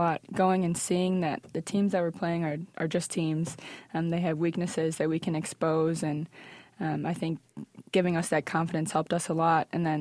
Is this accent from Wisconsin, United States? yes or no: no; Forest Park, Illinois, United States; also born or lived in Glen Ellyn; Yes, I grew up in Forest Park, and then I moved to Glen Ellen during high school.